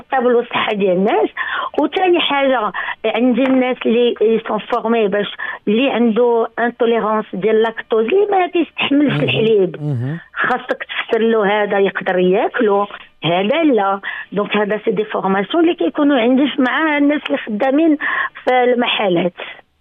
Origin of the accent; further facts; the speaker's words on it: Morocco; الحمد لله حنا عندنا في المغرب